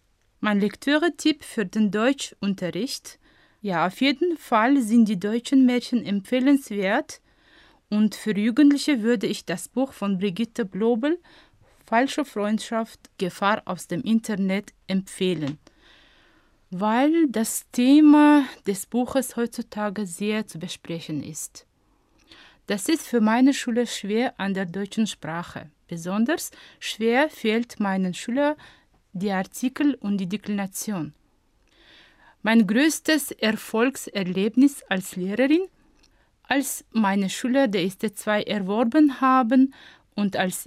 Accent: Rujand, Sughd, Tajikistan; German is a second language; Ich komme aus Rujand. Das ist die zweitgrößte Stadt, die im Norden von Tadschikistan liegt. Ich bin im Jahr 1974 geboren.

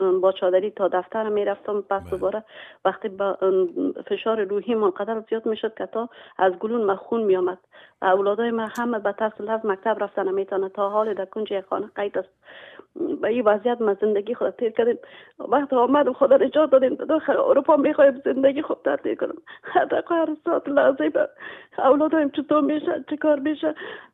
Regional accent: Afghanistan; moved away; هر دوی ما دو خانومی که از افغانستان آمدیم دوچار تکلیف روانی هستیم و بودیم هم در افغانستان

